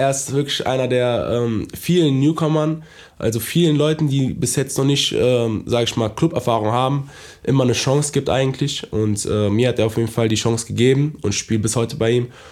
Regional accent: Düsseldorf, North Rhine-Westphalia, Germany; also born or lived in Essen; Genau, ich komme aus Düsseldorf, bin in Essen geboren, aber lebe seitdem ich denken kann in Düsseldorf.

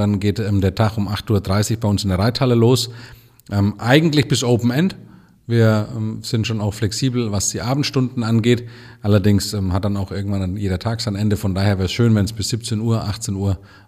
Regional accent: Southern Germany, Germany; War mir jetzt als Süddeutscher

